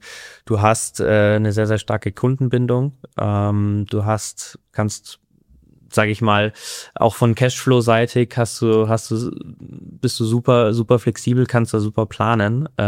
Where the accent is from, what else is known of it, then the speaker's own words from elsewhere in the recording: Kufstein, Tyrol, Austria; Ich bin ja in Kufstein aufgewachsen in Österreich. Bin dann vor Corona habe ich meinen Abschluss in Kufstein gemacht, habe die Matura dort absolviert